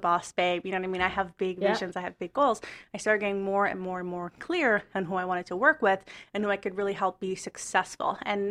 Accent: New York City, New York, United States; So I'm from New York City, native New Yorker, Upper East Side, born and raised.

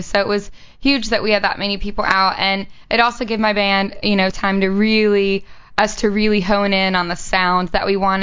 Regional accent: Savannah, Tennessee, United States; I was born and raised in Tennessee, but you know, I kind of grew up in a couple different small towns in Tennessee. I graduated from Savannah, Tennessee, not

